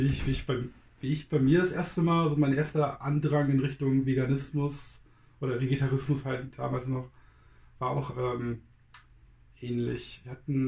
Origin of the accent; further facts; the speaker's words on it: Northeast Germany, Germany; ich komme aus dem Nordosten Deutschlands.